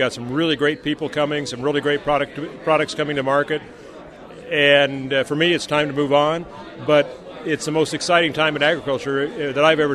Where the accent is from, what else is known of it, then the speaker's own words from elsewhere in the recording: Kansas, United States; I'm a kid from Kansas who's, I tell people, I've seen things and been places and eaten things that kids from Kansas can't imagine